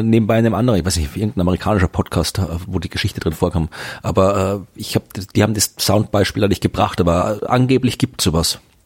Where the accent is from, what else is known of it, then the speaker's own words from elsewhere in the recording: Austria; Ich als Österreicher muss ich dann, kann ich nicht anders als hier